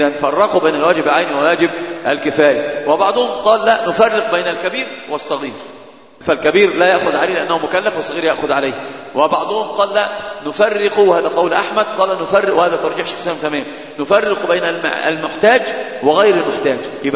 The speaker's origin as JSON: {"language": "Arabic", "country": "Egypt", "said": "وهذه مشهورة جدا عندنا في مصر."}